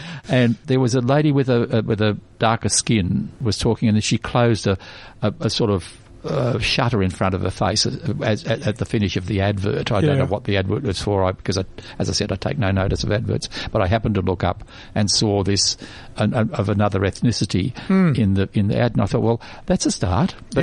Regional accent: Australia; my parents were both born in England and I was born here in Australia

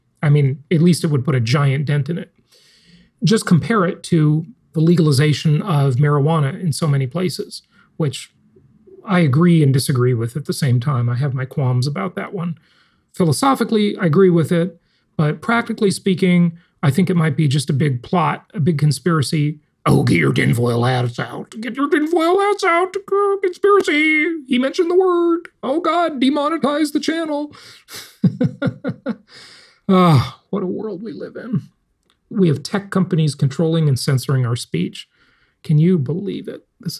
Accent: Los Angeles, California, United States; my hometown? I grew up in Los Angeles. What a disaster.

